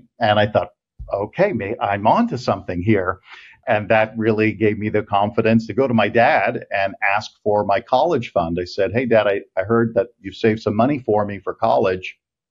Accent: Washington, District of Columbia, United States; born there; And so when I was born in Washington, D.C. The family was a political family.

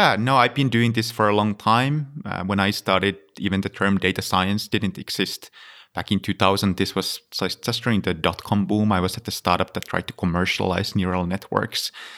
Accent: Finland; English is a second language; I'm originally from Finland, so I was working at University of Helsinki.

